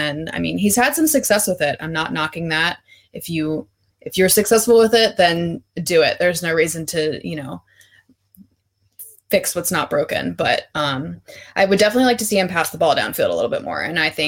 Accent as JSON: {"language": "English", "town": "Baltimore", "region": "Maryland", "country": "United States", "said": "and I am from Baltimore, so I I'm a Ravens fan."}